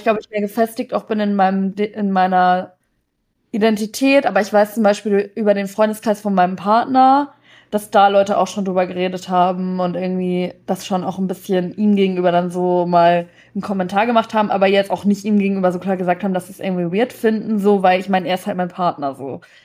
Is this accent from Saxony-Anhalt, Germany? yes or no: no; Bielefeld, North Rhine-Westphalia, Germany; ein Video gezeigt von so einem Mädel aus meiner Heimatstadt, aus Bielefeld